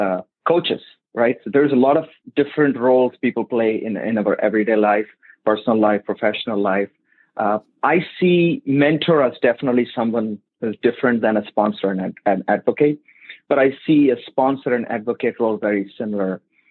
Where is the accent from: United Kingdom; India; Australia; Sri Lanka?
India; moved away as an adult; now in United States; I was born and raised in India. So my first job when I moved to the U.S. Was with AT&T.